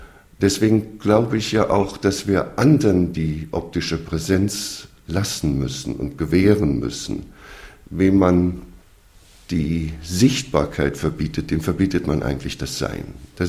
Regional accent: Hamburg, Germany; Ja, ich komme aus Hamburg, das heißt, es ist die reichste und die ärmste Stadt.

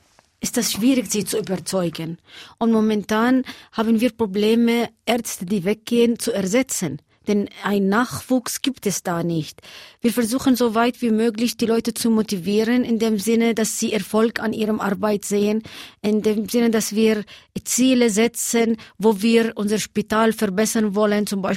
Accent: Bethlehem, West Bank, Palestine; ich komme aus Bethlehem und man ist stolz, in Bethlehem zu sein.

